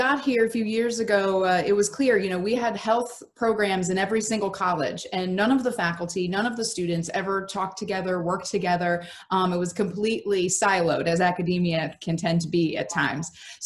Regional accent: Midwest, United States; now in Connecticut, United States; Candidly, had never heard of the school because I'm not from New England, I'm from the Midwest.

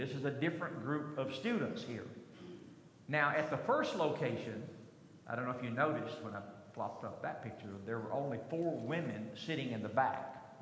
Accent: Kentucky, United States; Now, I'm a country boy, and I grew up in Kentucky, and I have always loved pinto beans.

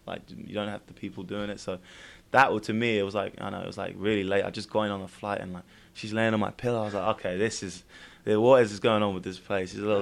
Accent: London, United Kingdom; so I'm from London

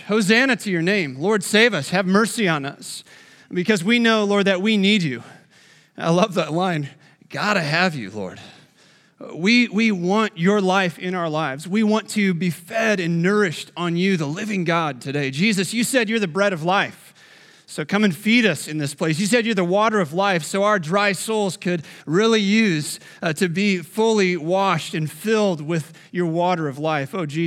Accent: Illinois, United States; I grew up in Illinois. I'm not a Cubs fan.

